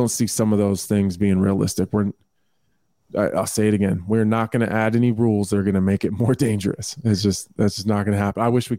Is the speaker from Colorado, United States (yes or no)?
yes; Colorado Springs, Colorado, United States; also born or lived in Corpus Christi, Texas / Nebraska; So I was born in Corpus Christi, Texas, and then we moved to Colorado Springs, lived there until like the end of elementary school, and then moved to Nebraska.